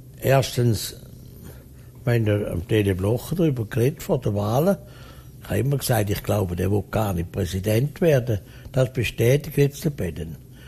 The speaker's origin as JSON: {"language": "German", "country": "Switzerland", "said": "Das muss ich ja als Schweizer einsetzen."}